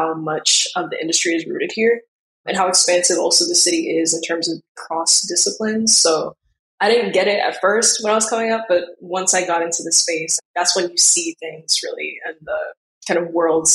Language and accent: English; New York City, New York, United States; When I was younger, I don't think I truly understood how big the city was.